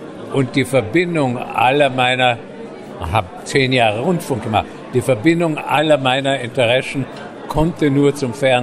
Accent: Vienna, Austria; born there; Paris war für mich, der als geborener Wiener ein Kleinstädter ist, ein erschreckender Moloch von Stadt.

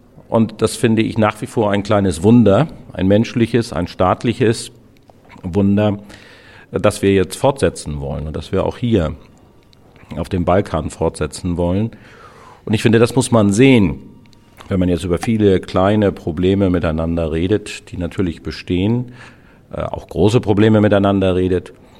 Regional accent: Schleswig-Holstein, Germany; ich komme aus Rendsburg-Eckernförde in Schleswig-Holstein.

